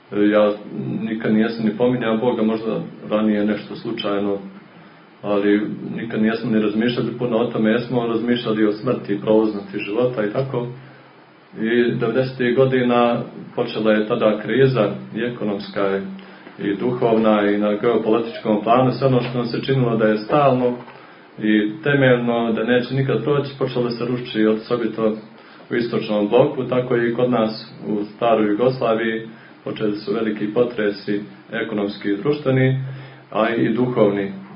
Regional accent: Montenegro; Kod nas u Crnoj Gori samo su vjerovali neke bake prije 90. godina.

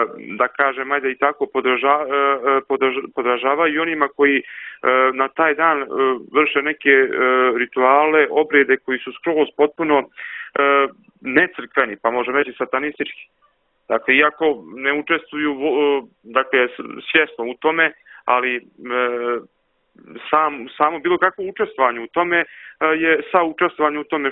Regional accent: Virpazar, Bar Municipality, Montenegro; Konkretno kod nas u Virpazaru postoji jedan dan

